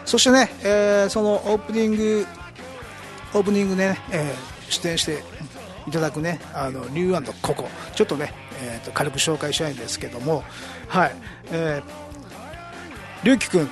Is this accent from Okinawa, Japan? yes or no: yes; Miyakojima, Okinawa, Japan; 僕の生まれ故郷の宮古島にね